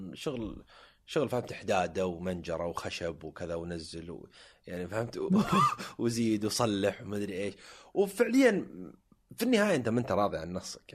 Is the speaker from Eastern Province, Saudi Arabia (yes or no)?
yes; Jubail, Eastern Province, Saudi Arabia; أنا ما جلست في محضن العائلة يعني في الأحساء, أنا ربيت في مدينة الجبيل الصناعية.